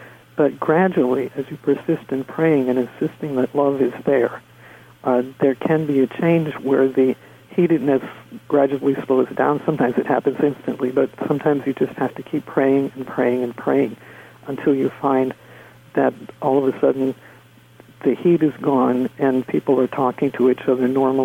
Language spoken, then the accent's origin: English; United States; I was doing my doctoral research in Ireland, and I had a rented car, and being an American, I wasn't used to stick shifts.